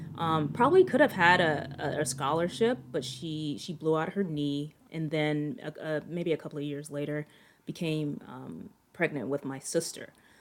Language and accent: English; Louisiana, United States; I grew up in Northwest Louisiana.